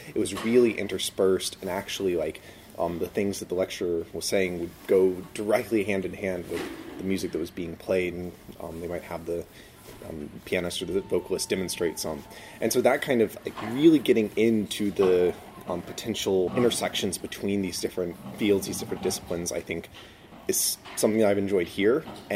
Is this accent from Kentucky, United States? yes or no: no; Florence, South Carolina, United States; so I grew up in Florence, South Carolina, where there is no music school, no conservatory.